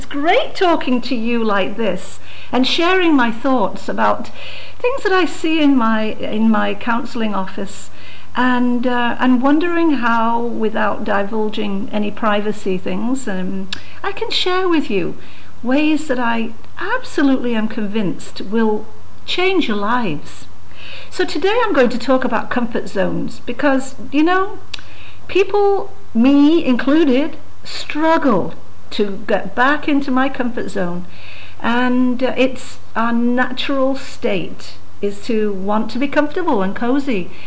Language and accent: English; England, United Kingdom; You know Dr. Ruth? Well, I'm the English version.